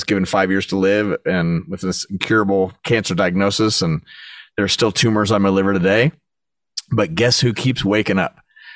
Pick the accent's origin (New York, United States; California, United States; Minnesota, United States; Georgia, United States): California, United States; now in Franklin, United States; We live in Franklin, Tennessee now, and I'm from Orange County, California.